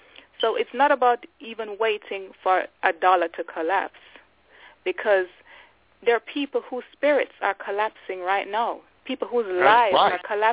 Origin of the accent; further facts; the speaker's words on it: Jamaica; I'm from Jamaica.